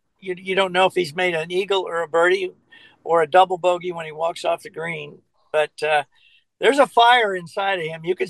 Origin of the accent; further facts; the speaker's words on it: Indiana, United States; because I grew up in Indiana playing golf in the summer on the muni courses, which had no water.